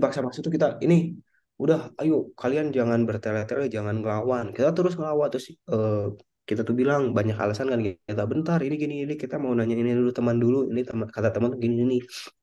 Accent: Medan, North Sumatra, Indonesia; ke si Alex itu ya, temen gue dari Medan juga itu, namanya Alex.

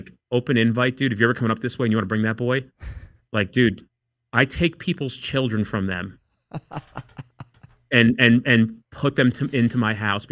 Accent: New Jersey, United States; But I got to tell you, I'm from New Jersey, so I'll preface that. And in New Jersey, the competition in restaurants here is significant.

